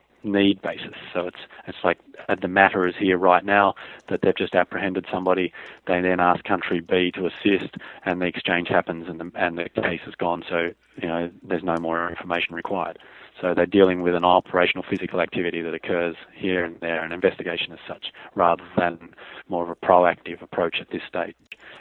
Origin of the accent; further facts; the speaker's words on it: Australia; I've got a strange accent, so I'm not American. I come from a place called Australia, which some of you may have heard of.